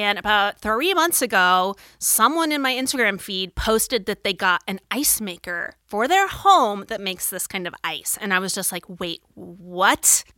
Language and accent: English; Phoenix, Arizona, United States; I grew up in Phoenix, where it's hot as shit, right? Like 120 in the summers.